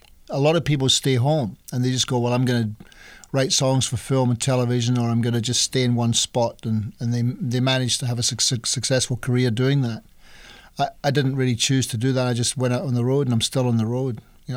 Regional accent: Scotland, United Kingdom; I grew up in Scotland, and of course, I've supported Rangers because I was brought up a Protestant

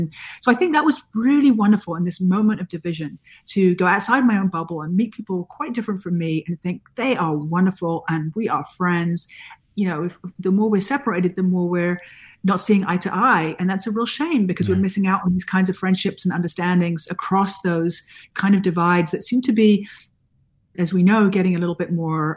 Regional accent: London, United Kingdom; also born or lived in New York; now in Los Angeles, United States; You know, I am from London, went to grad school in New York, now I live in Los Angeles.

